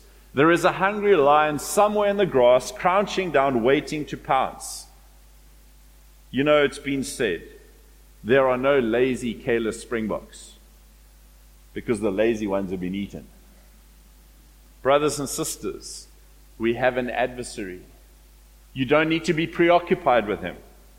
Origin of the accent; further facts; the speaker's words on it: South Africa; because we're all from South Africa